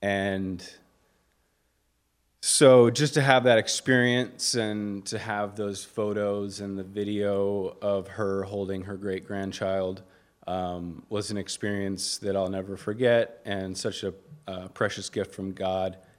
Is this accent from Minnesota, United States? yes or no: no; Eugene, Oregon, United States; checked into a memory care facility in my hometown of Eugene.